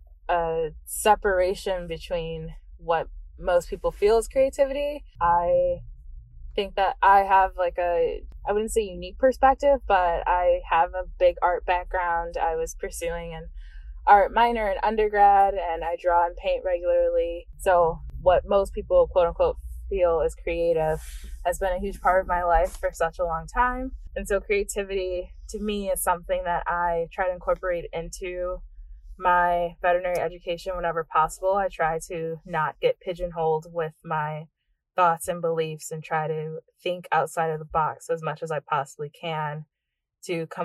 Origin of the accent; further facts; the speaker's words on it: Chicago, Illinois, United States; I'm from Chicago, so it's